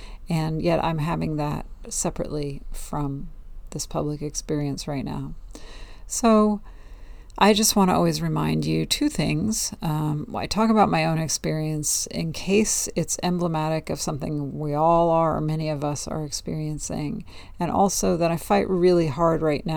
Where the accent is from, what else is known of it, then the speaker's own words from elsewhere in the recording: California, United States; I moved down here. I'm from the Northern California. I moved to Southern California. Now I'm moving back, but not where I was 13 years ago.